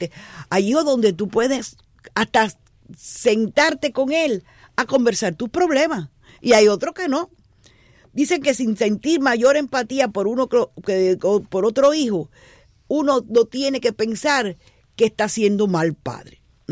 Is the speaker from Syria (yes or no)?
no; Cuba; las madres cubanas somos metidas en todo.